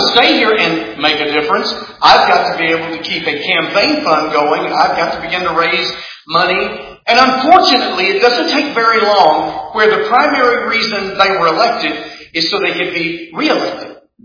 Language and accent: English; Oklahoma, United States; Now, I'm coming from Oklahoma, primarily a Judeo-Christian, strong state.